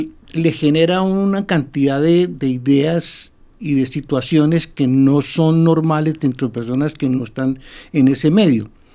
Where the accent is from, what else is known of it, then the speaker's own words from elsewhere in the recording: Colombia; creo que realmente soy el único colombiano que ha publicado tantos libros